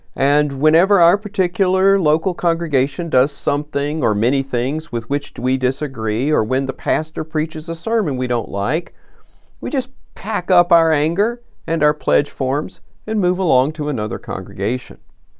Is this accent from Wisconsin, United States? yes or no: yes; Wisconsin, United States; Before I'm an American, a Wisconsinite, a Southerner, an Episcopalian, or any other label I wish to self-apply.